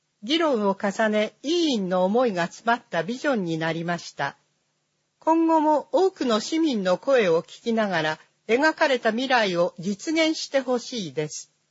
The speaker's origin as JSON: {"language": "Japanese", "town": "Yokosuka", "region": "Kanagawa", "country": "Japan", "tie": "born or raised there", "said": "私は横須賀で生まれ育ち、姉妹都市交換学生も経験し、"}